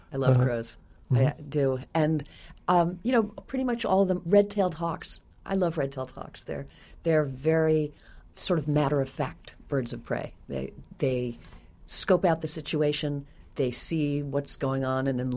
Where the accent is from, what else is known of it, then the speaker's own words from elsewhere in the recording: New York, United States; I am here from New York visiting Tulsa, and it's my first time here.